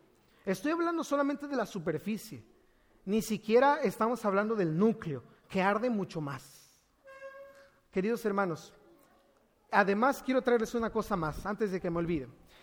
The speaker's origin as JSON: {"language": "Spanish", "town": "Mérida", "region": "Yucatán", "country": "Mexico", "moved": "as an adult", "said": "nosotros venimos desde la ciudad de Mérida, Yucatán, hasta la ciudad de Monterrey y luego a Montemorelos"}